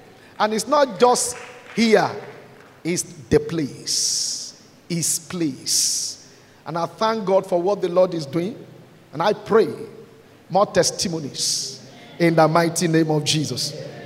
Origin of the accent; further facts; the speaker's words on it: Ibadan, Oyo, Nigeria; Incidentally, we are from the same place. He's from Ibadan. I'm from Ibadan. Another one, he went to Lagelu Grammar School. Many years ahead, I went to Lagelu Grammar School.